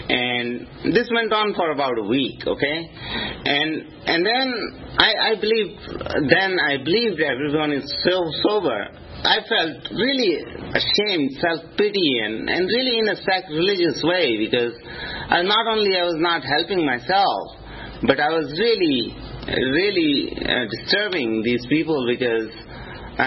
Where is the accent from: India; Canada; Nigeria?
India; Now you have to recall my heritage now. I'm from India. There's a God salesman on every street corner in India.